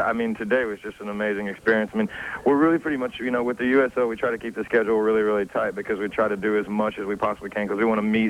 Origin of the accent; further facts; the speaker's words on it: Tennessee, United States; I was born and raised in Tennessee, but the band's based out of Jacksonville, Florida.